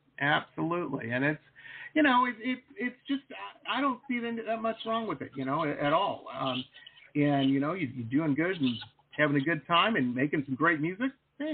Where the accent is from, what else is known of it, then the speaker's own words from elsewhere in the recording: Detroit, Michigan, United States; I grew up in Metro Detroit, you didn't say a lot of stuff that would get you popped in the socked in the nose, you know?